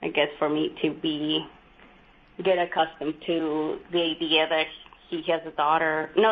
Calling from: Reston, Virginia, United States; I am in Reston, Virginia.

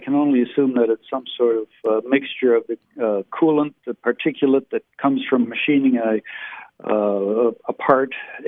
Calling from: Bostonia, California, United States; Hi, this is … I'm calling from Bostonia in Southern California.

